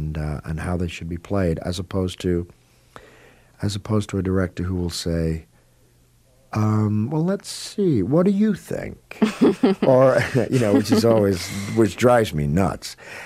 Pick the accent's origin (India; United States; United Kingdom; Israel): United Kingdom; England; That just comes, I think, from possibly being born and raised in England, perhaps, or I just do tend to enunciate.